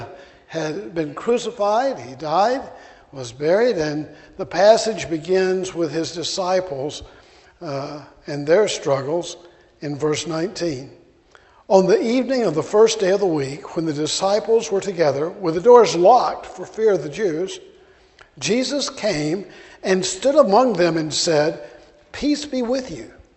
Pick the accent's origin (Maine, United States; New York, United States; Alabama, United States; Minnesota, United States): Alabama, United States; Birmingham; born there; now in Jenkintown, United States; This is not an Irish accent. I was born in Birmingham, Alabama, and that kind of stuck no matter where I've gone. So though I live in Jenkintown outside of Philly, I don't sound like I'm from there either.